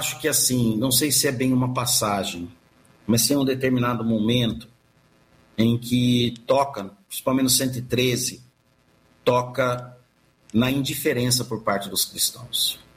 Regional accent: São Paulo, Brazil; Sou paulista.

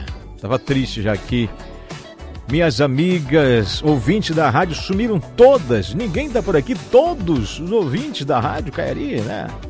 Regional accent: Amazonas, Brazil; also born or lived in Guajará-Mirim; now in Porto Velho, Brazil; Estou em Rondônia há 12 anos. Sou amazonense, estou aqui há 12 anos. Já cheguei em 2014, dia 15 de julho de 2014

